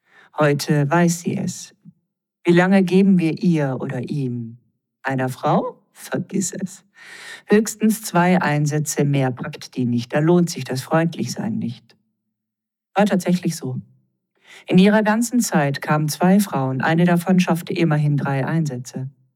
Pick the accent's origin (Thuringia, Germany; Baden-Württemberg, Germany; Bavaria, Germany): Baden-Württemberg, Germany; Tübingen; bei uns, da wo ich herkomme, da gab es das Landestheater Tübingen